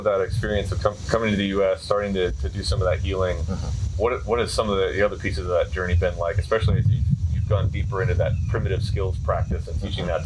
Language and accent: English; Midwest, United States; growing up in the Midwest, you kind of had that stigma of, you're just in flyover country, there's nothing special about